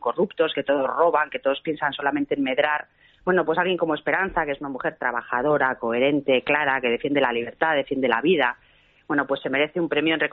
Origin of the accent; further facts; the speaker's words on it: Spain; Yo, bueno, pues como muchos españoles